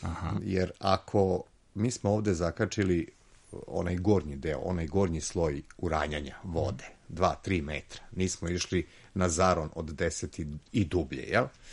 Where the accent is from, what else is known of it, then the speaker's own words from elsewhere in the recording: Negotin, Southern and Eastern Serbia, Serbia; born there; tamo gde sam rođen, a rođen sam u Negotinu, da, muziku istočne Srbije.